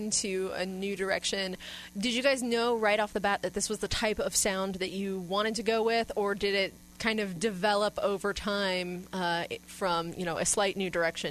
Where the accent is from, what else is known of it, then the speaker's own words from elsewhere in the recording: Midwest, United States; accent: Midwestern; I'm not going to let my Midwestern accent get in the way of that this time.